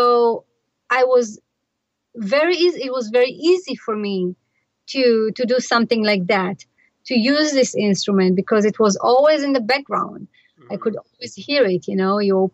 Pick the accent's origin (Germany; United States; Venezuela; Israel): Israel; You know, I come from Israel, which is in the heat of the Middle East, this tiny country surrounded by a lot of Arab countries.